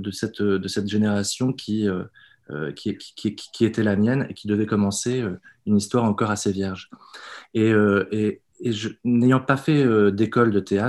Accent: Normandy, France; born there; Je suis né en Normandie.

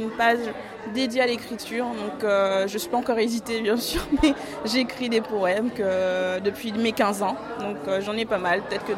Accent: Haiti; je suis haïtienne. Donc j'ai des origines cubaines et jamaïcaines.

